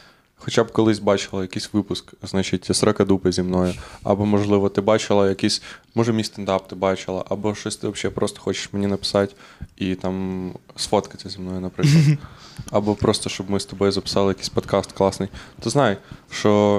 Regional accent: Husiatyn, Ternopil Oblast, Ukraine; Я з Гусятина.

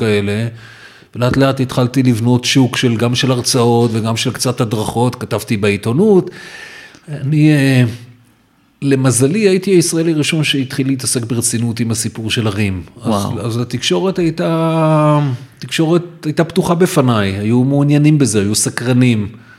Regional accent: Givatayim, Tel Aviv District, Israel; אנחנו שנינו גדלנו בגבעתיים, אני חושב שהוא שנה מבוגר ממני.

